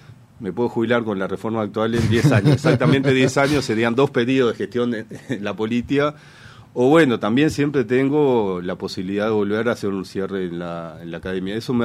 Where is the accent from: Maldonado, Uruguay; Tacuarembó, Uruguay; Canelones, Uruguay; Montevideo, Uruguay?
Canelones, Uruguay; yo canario de Canelones. En realidad él no es canario. Los canarios somos nosotros, sí, de Canelones.